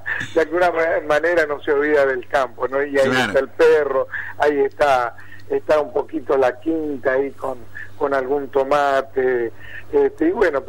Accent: Cañadón, Patagonia, Argentina; porque el viento de mi tierra me ha enseñado a hacerlo así.

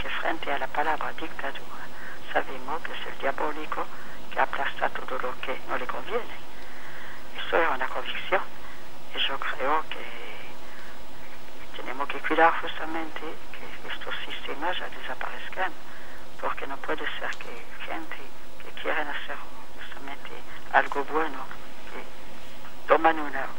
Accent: Argentina; Yo soy argentina, el corazón es argentino también.

